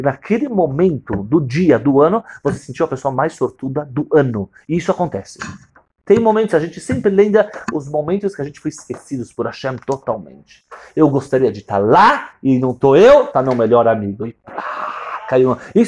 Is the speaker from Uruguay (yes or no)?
yes; Uruguay; Não, mas teve uma pessoa jovem no Uruguai que deixou. E eu sou do Uruguai.